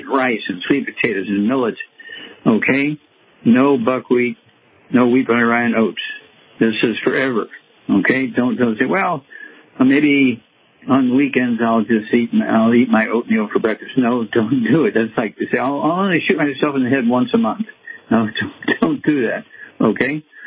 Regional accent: Missouri, United States; Chuck, let's start out in Missouri, my home state.

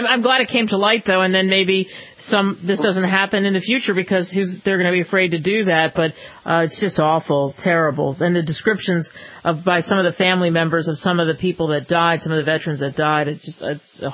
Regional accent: Philadelphia, Pennsylvania, United States; I grew up in Philly, so not too far away

